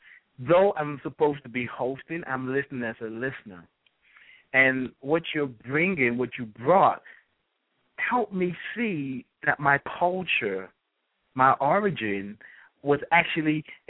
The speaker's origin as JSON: {"language": "English", "region": "England", "country": "United Kingdom", "tie": "born there", "said": "I was born in England. I'm still a Nigerian. I tell people I'm a Nigerian, but I was born in England."}